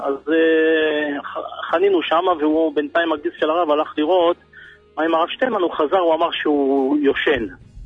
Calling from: North, Israel; אני מהצפון

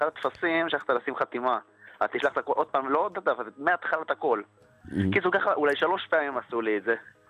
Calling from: Bnei Brak, Tel Aviv District, Israel; אני מבני ברק.

